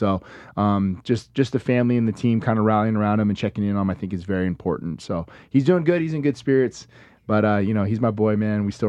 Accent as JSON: {"language": "English", "town": "Las Vegas", "region": "Nevada", "country": "United States", "tie": "born or raised there", "said": "So being born and raised in Vegas"}